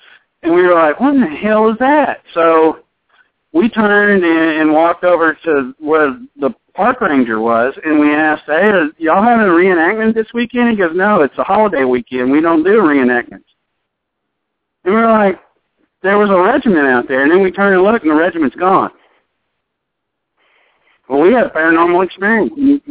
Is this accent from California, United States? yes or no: no; Ohio, United States; we're originally from Ohio, so we would always go up, you know, different directions going up, different directions coming down